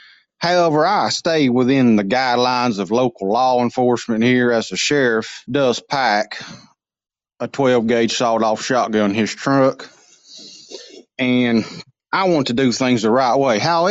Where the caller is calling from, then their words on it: Tennessee, United States; accent: southern; down here in southern East Tennessee. As my accent is already southern